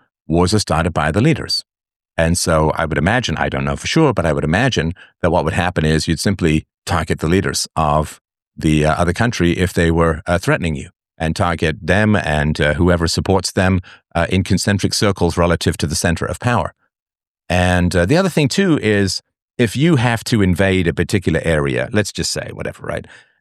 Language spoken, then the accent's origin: English; London, United Kingdom; Like, I grew up in London before all of the stuff that's been going on since.